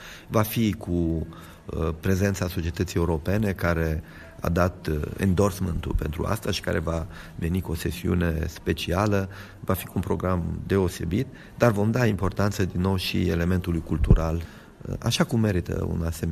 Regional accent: Orăștioara de Sus, Hunedoara County, Romania; satul meu, pe Orăștioara de Sus, se va înfrățit cu satul președintelui societății din Moldova

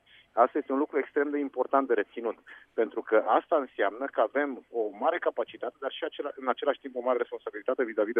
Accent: Romania; noi ca și români

